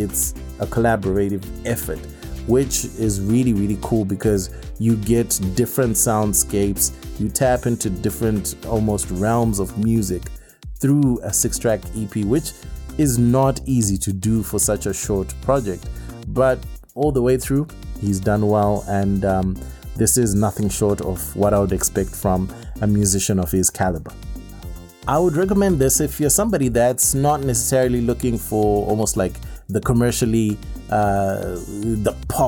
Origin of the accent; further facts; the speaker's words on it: Zimbabwe; obviously Vusamkai is from Zim. I'm from Zim. Come on.